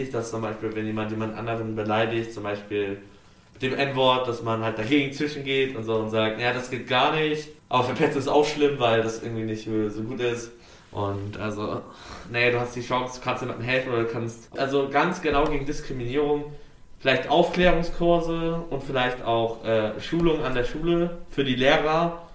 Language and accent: German; Germany; Von ein paar Türken, die mich als Deutscher beleidigt haben